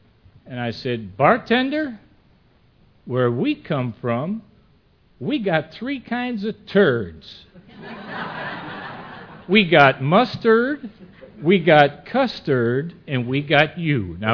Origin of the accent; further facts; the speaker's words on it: New England, United States; I was born and brought up in New England. I was raised on a little dairy farm, about 35 head of cattle.